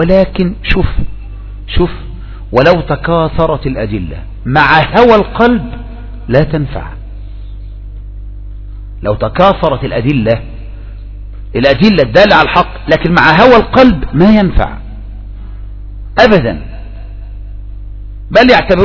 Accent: Egypt; ولهذا نحن لا نعاني في لهجتنا, لا نعاني في هذه المجتمعات, كل يعرف ايه لهجتنا

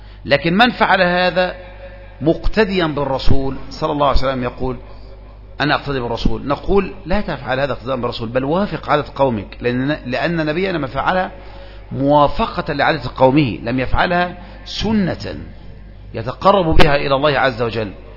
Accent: Egypt; ويمكن عندنا في مصر أيضا هذا تجده قريبا إلى هذا من هذا النوع

